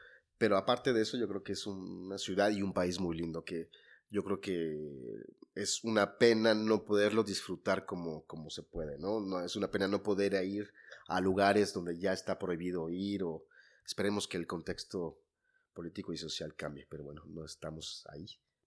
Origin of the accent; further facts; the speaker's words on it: Mexico; Yo creo que uno, como mexicano en el extranjero, y lo debes saber tú, o sea, te das por tu país